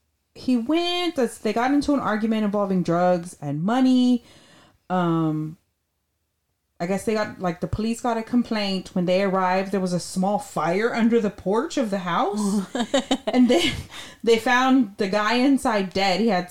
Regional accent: Phoenix, Arizona, United States; I was born and raised in Phoenix, but after my first trip to prison there, I went on a cross-country journey to the West Coast, all the way up to Montana

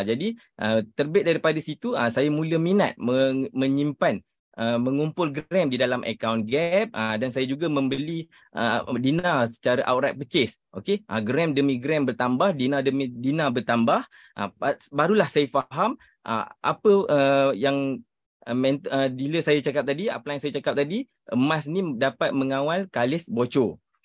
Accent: Jengka, Pahang, Malaysia; now in Kuantan, Malaysia; saya berasal dari Jengke, Pahang dan kini menetap di Kuantan.

